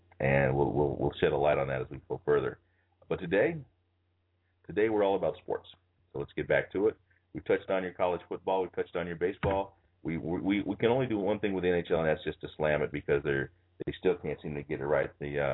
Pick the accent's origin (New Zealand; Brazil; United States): United States; Chicago, Illinois; A fan of my hometown boys in Chicago.